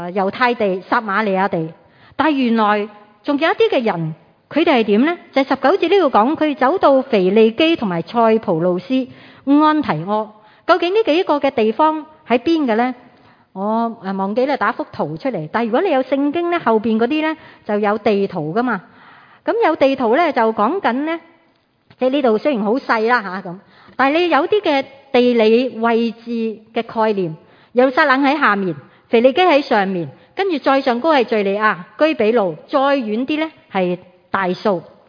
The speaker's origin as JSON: {"language": "Cantonese", "country": "Hong Kong", "said": "我们香港人"}